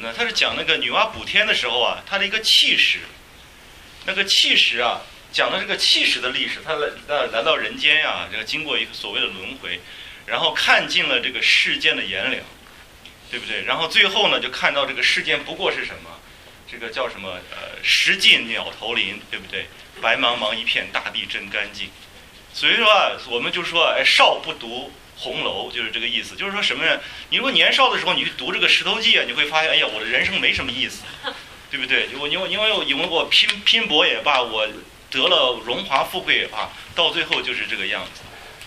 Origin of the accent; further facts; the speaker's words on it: China; 我们从国内来的话应该很有感觉